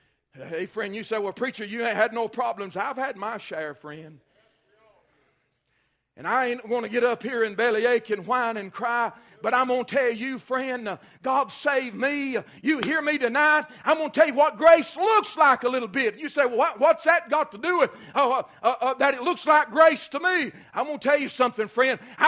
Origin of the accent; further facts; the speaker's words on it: Georgia, United States; And I grew up in Dawson County, Georgia. It was known for hot rods and Bill Elliott and all that kind of stuff.